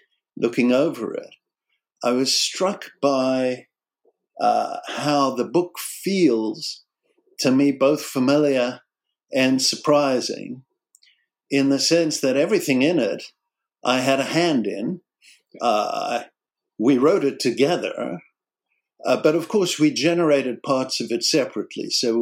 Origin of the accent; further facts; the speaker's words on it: South Africa; moved away as an adult; I'm South African, and I came here in my late 20s, so I thought I'd lost my accent by now